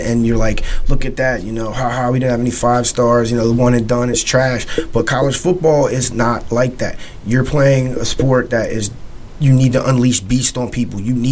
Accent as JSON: {"language": "English", "town": "Philadelphia", "region": "Pennsylvania", "country": "United States", "lives_now": "Louisville, United States", "said": "Well, I'm from North Philly, so I like to be able to walk to get my food, and I live in Old Louisville"}